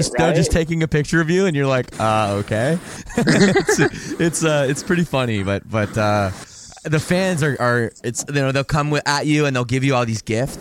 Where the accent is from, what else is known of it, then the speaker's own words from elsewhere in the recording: Toronto, Ontario, Canada; I'm from Toronto.